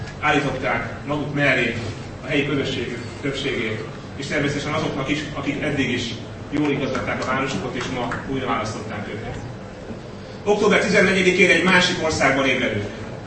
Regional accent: Budapest, Hungary; Én egy budapesti vagyok a sok közül

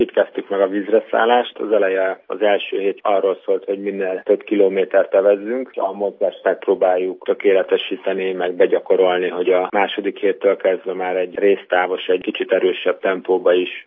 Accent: Esztergom, Komárom-Esztergom, Hungary; mivel én esztergomi vagyok

